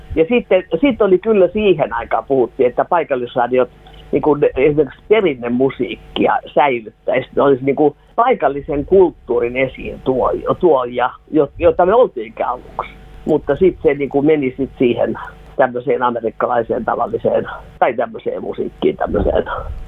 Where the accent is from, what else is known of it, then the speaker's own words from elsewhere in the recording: Uusimaa, Finland; now in Vaasa, Finland; Minä olen pääkaupunkiseudulta kotoisin, mutta tulin sitten Varta Vasten Radio Vaasaa perustamaan Vaasaan, vaikka se nyt ollut ihan niinkään. Me muutettiin sinne mun miehen takia, kun hän ei osannut yhtään suomea.